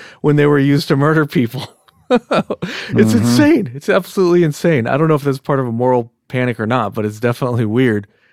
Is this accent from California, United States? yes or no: yes; Diamond Bar, California, United States; Like, we were in a fairly blue-collar neighborhood, but we grew up in Diamond Bar, and it's not a rough area at all.